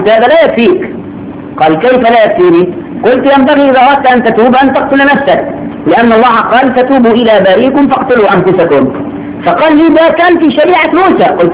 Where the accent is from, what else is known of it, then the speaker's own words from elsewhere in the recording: Shubra, Cairo Governorate, Egypt; وعندنا في شبرا كنا زمان